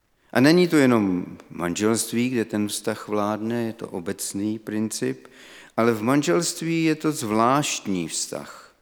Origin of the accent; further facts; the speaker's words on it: Trutnov, Hradec Králové Region, Czechia; Já pocházím z Trutnova, to je pod Krkonošema tam, a tam byly Sudety, takže ze Sudet pocházím.